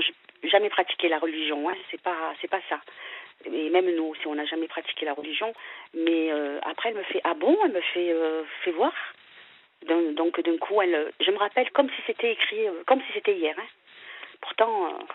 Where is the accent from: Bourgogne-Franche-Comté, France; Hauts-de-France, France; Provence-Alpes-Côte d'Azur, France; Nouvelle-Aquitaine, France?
Provence-Alpes-Côte d'Azur, France; je suis née dans le Var. Je viens du Var, hein.